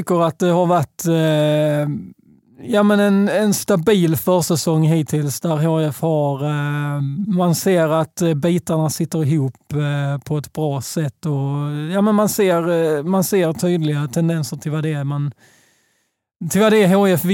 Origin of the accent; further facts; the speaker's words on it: Skåne, Sweden; Ja, men jag är skåning, då heter det mail.